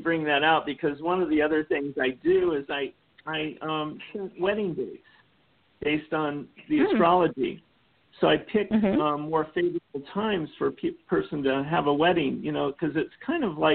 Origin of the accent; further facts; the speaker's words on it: Kansas City, Missouri, United States; I'm from Kansas City, Missouri.